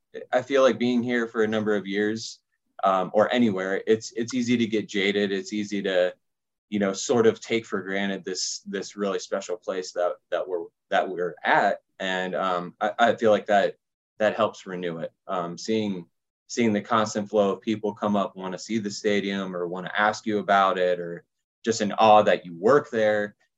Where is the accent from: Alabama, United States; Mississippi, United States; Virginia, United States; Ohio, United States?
Ohio, United States; Columbus; I grew up in Columbus, Ohio, so I've lived in the shadow of the stadium or the Ohio State University for pretty much my entire life.